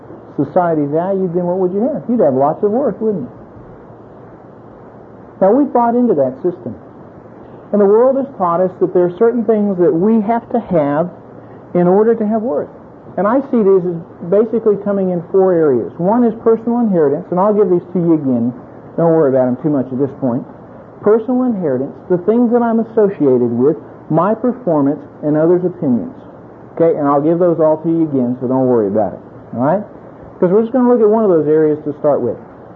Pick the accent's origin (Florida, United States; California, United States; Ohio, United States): Florida, United States; when I was growing up, I grew in the South. I grew up in Florida.